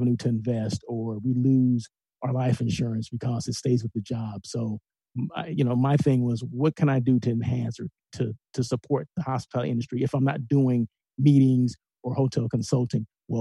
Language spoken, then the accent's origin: English; Blythe, California, United States; also born or lived in Los Angeles; No, I'm not from L.A. I lived in L.A. many years. But I was born and raised in Blythe, California, okay? 18 years, B-Town, baby, okay?